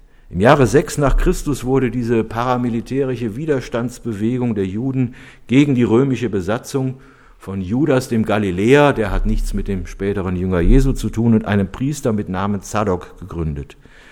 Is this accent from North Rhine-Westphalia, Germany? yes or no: yes; Cologne, North Rhine-Westphalia, Germany; Ich erinnere mich als Kölner daran